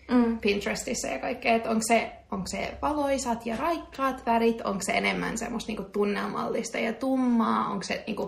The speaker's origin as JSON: {"language": "Finnish", "country": "Israel", "tie": "born or raised there", "also_born_or_lived": "United Kingdom", "moved": "yes", "lives_now": "Finland", "said": "Mä kasvoin Israelissa ja sitten muutin Britteihin, jossa mä tapasin mun miehen. Ja muutettiin Suomeen pari vuotta sitten."}